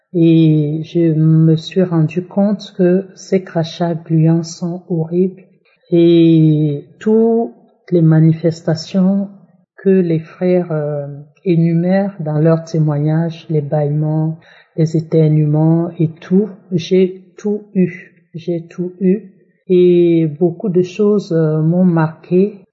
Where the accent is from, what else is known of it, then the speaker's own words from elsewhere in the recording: Cameroon; Je suis camerounaise